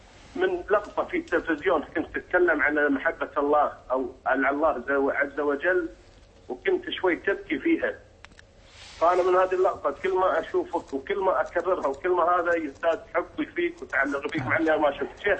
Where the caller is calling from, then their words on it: Kuwait; أنا بس اتصلت من الكويت